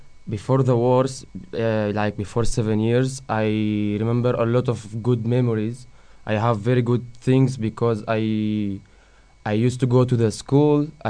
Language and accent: Spanish; Damascus, Damascus Governorate, Syria; Sí, de la capital, sí.